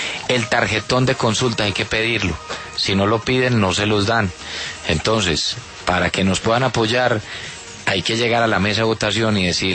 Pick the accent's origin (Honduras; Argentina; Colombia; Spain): Colombia; yo soy un colombiano común y corriente